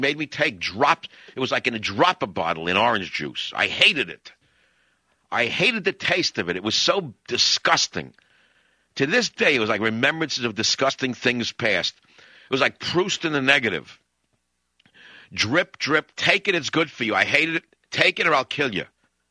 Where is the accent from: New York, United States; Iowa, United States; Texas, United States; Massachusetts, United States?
New York, United States; What did I know? I was a kid from New York. I had no idea.